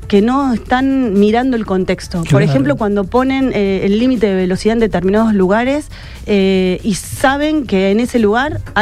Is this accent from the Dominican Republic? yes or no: no; Rosario, Santa Fe, Argentina; Y como rosarino, en mi caso, yo nací en esta ciudad, me crié acá, nació mi hija, elijo quedarme acá.